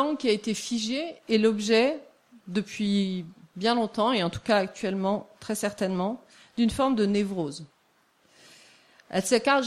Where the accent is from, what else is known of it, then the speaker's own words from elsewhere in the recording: Tunisia; moi, par exemple, je le prononce dhad, parce que je suis tunisienne